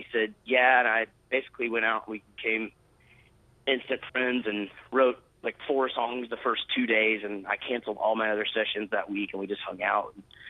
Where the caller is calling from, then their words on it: Dallas, Texas, United States; We say we're calling from Hollywood, Texas, because Linus is in Hollywood, and I'm in Dallas, Texas.